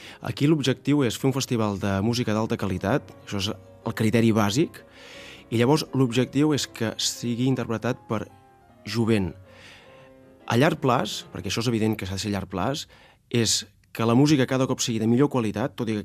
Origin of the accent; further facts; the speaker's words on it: Centelles, Catalonia, Spain; Centelles és, per mi és ideal, a veure que sigui el meu poble